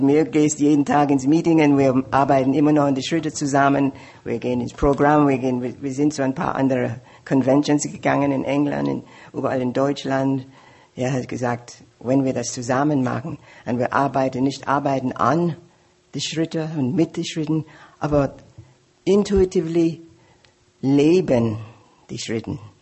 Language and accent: German; Jamaica; German is a second language; moved away as an adult; now in Germany; wir sind alle Quakers. Quakers ist eine Religion ohne Alkohol. Also ich bin aufgewachsen in Jamaika, eine kleine heile Welt, ohne Alkohol.